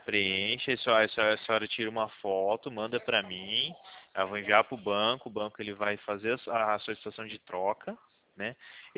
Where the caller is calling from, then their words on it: São Paulo, Brazil; A gente é do estado de São Paulo.